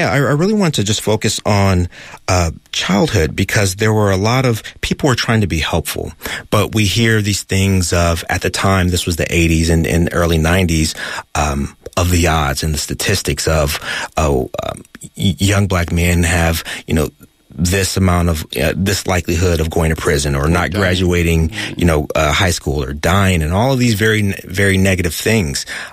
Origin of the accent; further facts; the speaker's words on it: Oakland, California, United States; You know, I'm a black man coming from Oakland, California, single mother household.